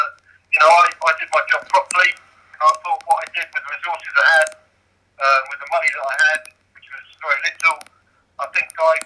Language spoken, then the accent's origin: English; Bedford, East of England, United Kingdom; Although I lived away in the week in Hereford, I came home to my hometown, Bedford.